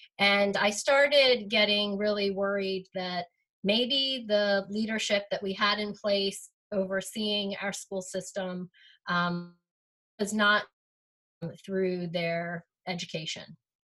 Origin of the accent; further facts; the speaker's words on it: Ellicott City, Maryland, United States; So I have lived in this county my entire life. I was born and raised in Ellicott City.